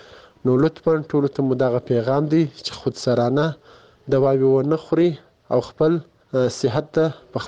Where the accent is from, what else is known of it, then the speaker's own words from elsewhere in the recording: Kandahar, Afghanistan; د کندهار ولایت د سور لسمینه